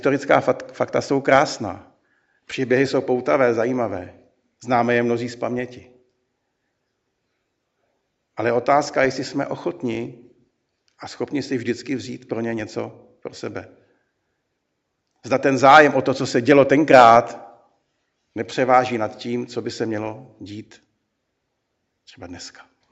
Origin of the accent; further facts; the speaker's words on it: Prague, Czechia; bratr kazatel Havránek, pod kterým jsem vyrůstal na Vinohradech ve svém dětství